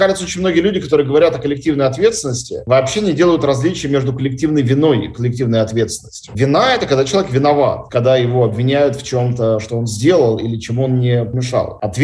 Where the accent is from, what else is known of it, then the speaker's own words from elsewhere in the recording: Russia; оказалось то, что я россиянин, важнее моих взглядов